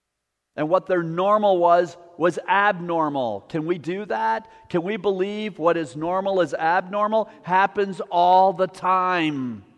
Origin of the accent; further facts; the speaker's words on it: Appleton, Wisconsin, United States; When I grew up in Appleton, Wisconsin, there's a big river called the Fox River that ran through the city.